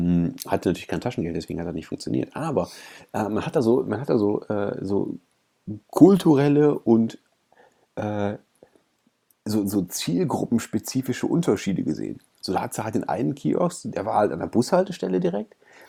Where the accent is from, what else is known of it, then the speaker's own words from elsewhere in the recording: Essen, North Rhine-Westphalia, Germany; ich bin in Essen-Kray groß geworden.